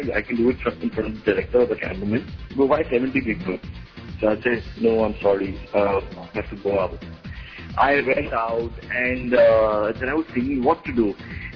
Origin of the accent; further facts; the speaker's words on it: Delhi, India; now in Mumbai, India; I'm from Delhi, so I came to Bombay and started auditioning for a lot of advertisements and other things.